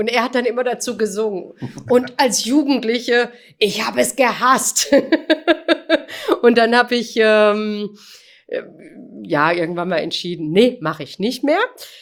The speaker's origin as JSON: {"language": "German", "town": "Freiburg", "region": "Baden-Württemberg", "country": "Germany", "tie": "born or raised there", "said": "mein Vater war Opernsänger und ich bin mehr oder weniger am Freiburger Stadttheater groß geworden."}